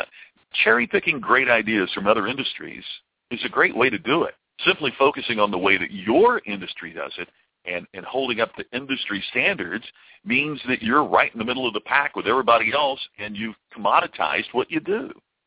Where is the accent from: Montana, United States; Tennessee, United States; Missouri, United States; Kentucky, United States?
Kentucky, United States; Louisville; I grew up in the Louisville area, but had never been in the deep South until our family took a vacation when I was in the third grade.